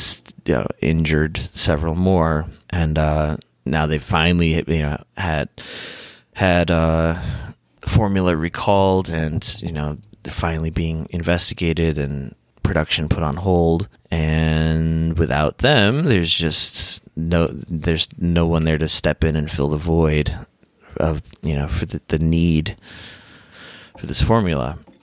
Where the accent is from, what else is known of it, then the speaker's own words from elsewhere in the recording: Illinois, United States; I think they have like one of their biggest facilities near where I grew up in Illinois.